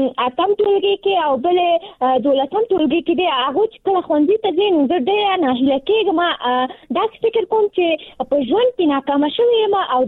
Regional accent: Nangarhar, Afghanistan; now in Kabul, Afghanistan; ما د ننګرهار د ولایت نه فعلاً په کابل کې ژوند کوم

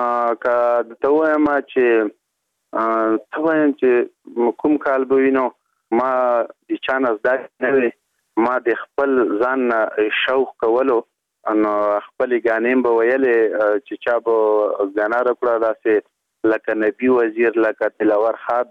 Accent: Matun, Khost, Afghanistan; زه د خوست ولایت دی متون یما په متون کې مده خل چینه کلی یما

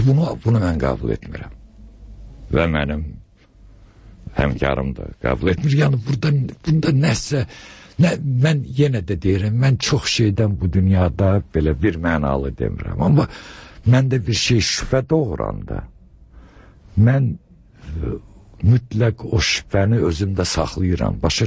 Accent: Ganja, Azerbaijan; Və mən Gəncəliyəm özüm.

